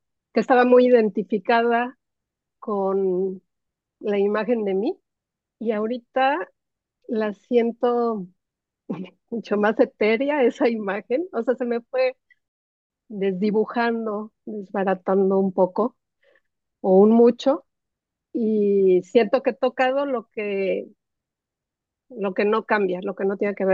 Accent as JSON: {"language": "Spanish", "country": "Mexico", "said": "yo soy de México y el ambiente está bastante cargadín, bastante polarizado."}